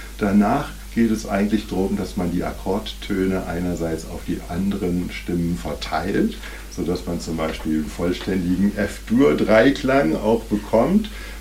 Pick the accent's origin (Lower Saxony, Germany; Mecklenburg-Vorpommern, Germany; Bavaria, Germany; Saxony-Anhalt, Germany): Lower Saxony, Germany; Neuenhaus; Ja, in meiner Heimatgemeinde Neuenhaus gibt es seit Mitte der 90er Jahre